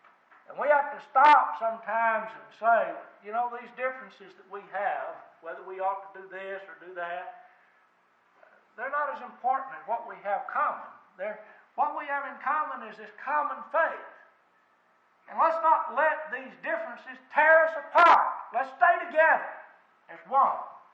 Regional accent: Texas, United States; And here I was from Texas. What do we have in common? My daddy was a log hauler.

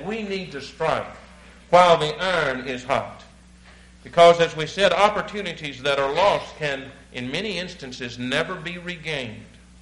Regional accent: Georgia, United States; now in Illinois, United States; when we moved to northern Illinois, I was raised in Georgia, and anybody that had a farm or a garden, there was a very small one.

